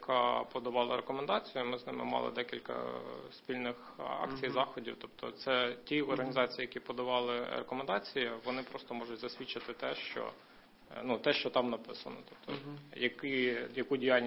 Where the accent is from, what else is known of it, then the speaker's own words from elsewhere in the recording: Lviv, Lviv Oblast, Ukraine; Ні, я зі Львова.